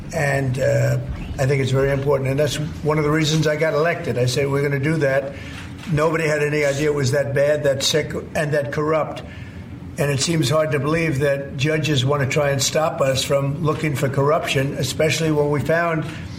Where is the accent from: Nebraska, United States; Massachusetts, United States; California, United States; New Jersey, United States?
New Jersey, United States; And I'll tell you, I'm from Jersey, so I look a little differently.